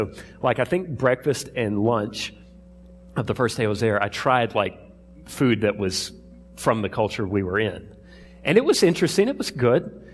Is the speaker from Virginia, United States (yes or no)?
yes; Suffolk, Virginia, United States; I grew up in Suffolk. You guys know that.